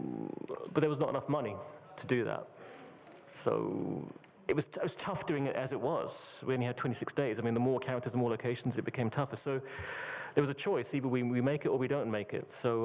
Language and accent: English; United Kingdom; I know I'm British and we're very, you know, falsely modest